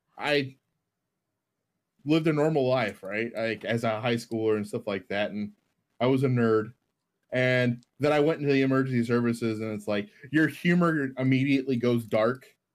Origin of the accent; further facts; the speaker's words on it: the South, United States; And like I grew up in the Bible Belt.